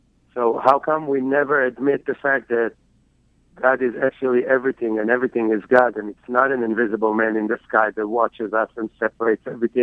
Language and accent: English; Israel; now in United States; I'm from Israel. I live in the States for about 12 years. I've been traveling the world a lot.